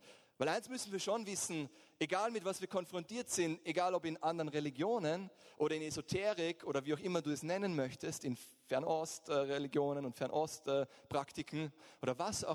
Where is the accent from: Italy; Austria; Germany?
Austria; warum wir auch als Österreicher oder in Europa so in der Reserve sind